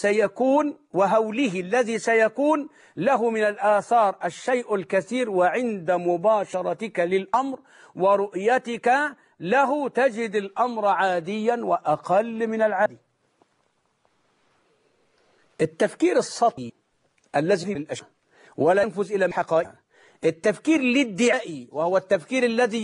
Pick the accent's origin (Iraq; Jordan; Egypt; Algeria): Egypt; الإبداع عندنا في مصر وفي كتير من بلاد الإسلام هو الرقص